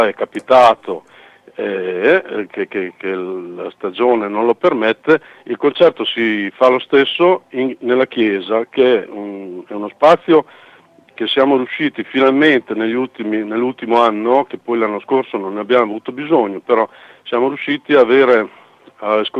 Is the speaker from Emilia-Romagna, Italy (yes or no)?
yes; Modena, Emilia-Romagna, Italy; Io sono da modenese, ho seguito Verona con l'Arena